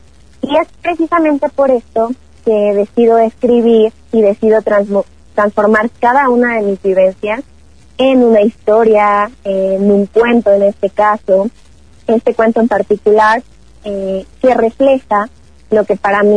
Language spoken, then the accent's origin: Spanish; Pachuca de Soto, Hidalgo, Mexico; Soy de la ciudad de Pachuca, de Soto y en Hidalgo.